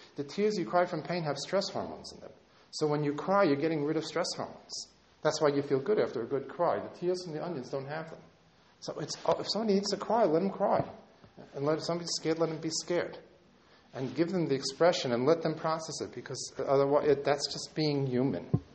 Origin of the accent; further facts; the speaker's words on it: New York City, New York, United States; being a New Yorker, once the subway ends, as far as I'm concerned, the world ends.